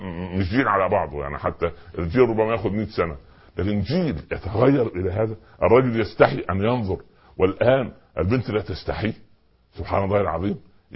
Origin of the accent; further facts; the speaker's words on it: Upper Egypt, Egypt; في بداية الستينات لما نزل التلفزيون عندنا في الصعيد